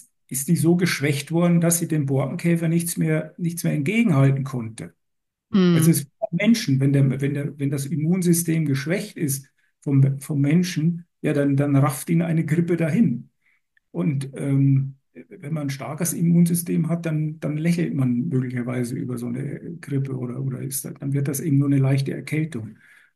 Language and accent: German; Bavaria, Germany; born there; ich bin in Bayern geboren, ich war eigentlich früher sehr viel mit meinem Vater im Wald unterwegs, Pilze suchen